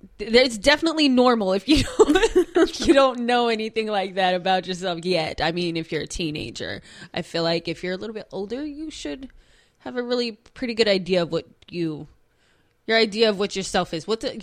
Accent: Utah, United States; I grew up in Utah

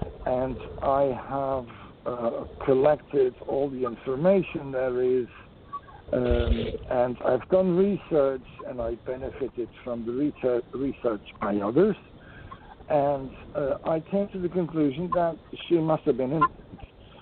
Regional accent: Netherlands; English is a second language; So I was born here in Holland

